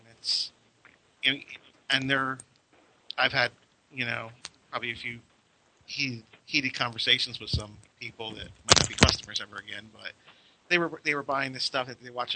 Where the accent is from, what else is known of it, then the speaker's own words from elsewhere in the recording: New Jersey, United States; I'm from New Jersey.